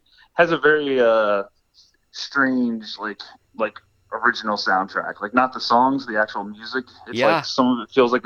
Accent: New Jersey, United States; I'm from New Jersey, so any kind of … reference or anything like that is accepted

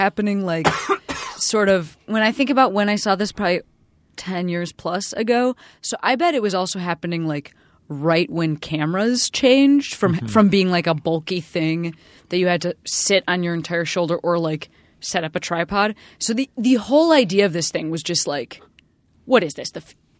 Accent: Chicago, Illinois, United States; Because I am also from Chicago and I'm currently sweeping

